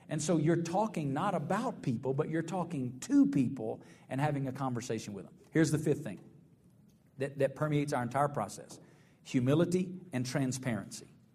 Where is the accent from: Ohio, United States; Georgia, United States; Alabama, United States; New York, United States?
Alabama, United States; When I grew up in Alabama, our pastor in Alabama could preach about anything